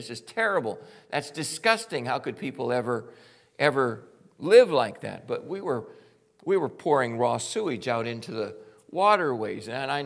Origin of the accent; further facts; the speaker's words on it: Pittsburgh, Pennsylvania, United States; I come from Pittsburgh. The air quality, the rivers have changed dramatically over my lifetime.